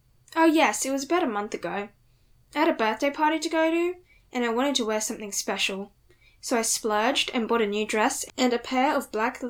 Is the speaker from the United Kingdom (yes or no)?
no; Taiwan; I'm from Taiwan.